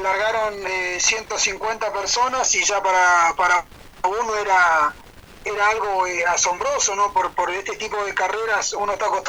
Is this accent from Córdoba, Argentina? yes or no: no; Chos Malal, Neuquén, Argentina; Nosotros que somos de Chosmalal, crecimos con Radio Nacional